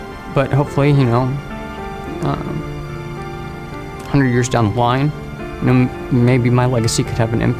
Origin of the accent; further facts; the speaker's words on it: Carmel, Indiana, United States; born and raised in Carmel, Indiana.